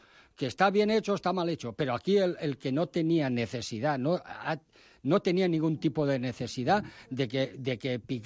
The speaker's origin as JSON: {"language": "Spanish", "town": "Cornellà", "region": "Catalonia", "country": "Spain", "said": "yo soy de Cornellá, he nacido en Cornellá y estoy orgulloso."}